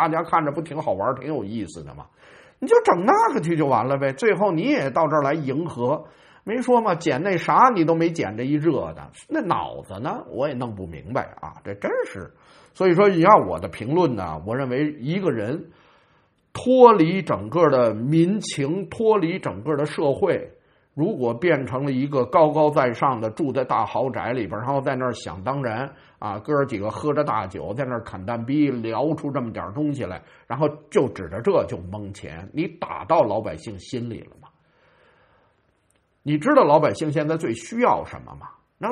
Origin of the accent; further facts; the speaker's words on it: Beijing, China; 你这时候你我们北京人说话叫什么